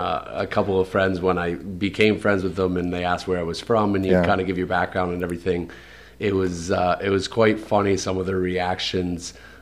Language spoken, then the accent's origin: English; Tillsonburg, Ontario, Canada; Well, I grew up just outside of Tillsonburg in a small village called Brownsville. But I played all my hockey, went to school in Tillsonburg, so Tillsonburg is my hometown.